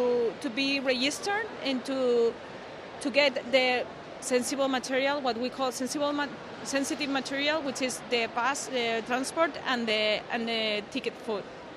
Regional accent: Valladolid, Castile and León, Spain; Well, I'm from another city. I'm from Valladolid, which is a smaller city, northern Madrid.

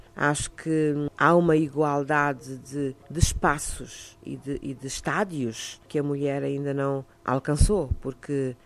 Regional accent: Cape Verde; e porque sou cabo-verdiana e tenho o privilégio, conforme eu costumo dizer

